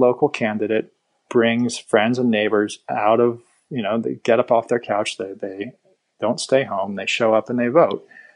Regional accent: Boston, Massachusetts, United States; born there; So I was born in Boston. I grew up in a family of activists and Quakers.

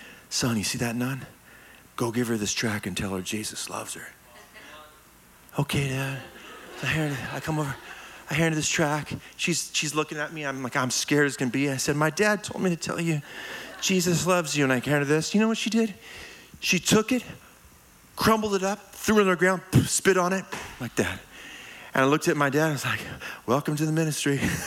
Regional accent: Lakewood, United States; born there; So I was born in Lakewood over here. And I grew up, you know, my dad's traveling.

